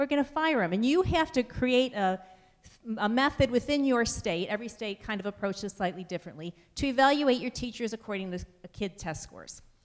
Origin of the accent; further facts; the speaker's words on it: Montclair, New Jersey, United States; I'm from Montclair, New Jersey.